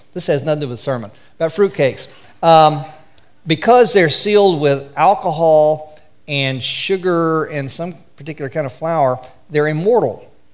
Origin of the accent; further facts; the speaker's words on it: Florida, United States; And I'm not sure if that's because I was raised in Florida where it's, you know, 70 degrees on Christmas